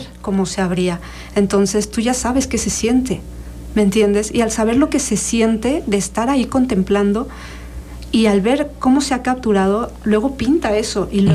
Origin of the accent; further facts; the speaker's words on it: Mexico; Los mexicanos somos más, los latinoamericanos somos más uh-huh. de colores ocres, tierras, porque pues es nuestra raíz también.